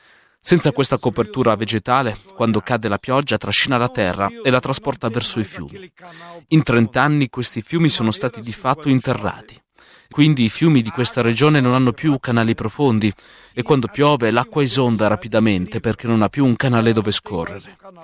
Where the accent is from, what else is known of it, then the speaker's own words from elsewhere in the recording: Trento, Trentino-Alto Adige, Italy; Io vengo da Trento.